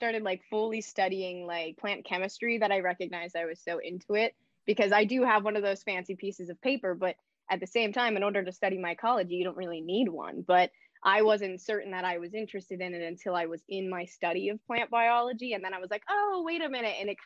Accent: Pennsylvania, United States; I just finished my undergraduate in Florida. There's not a lot of mushrooms there, but I'm from Pennsylvania traditionally.

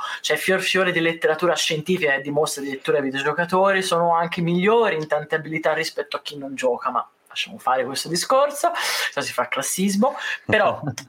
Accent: Tuscany, Italy; sono toscana, insomma, i toscani

